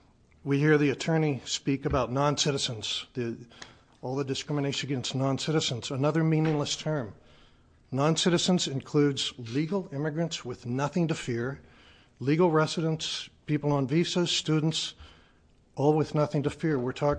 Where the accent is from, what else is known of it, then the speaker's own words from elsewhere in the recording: Gresham, Oregon, United States; I'm a citizen from Gresham, Oregon.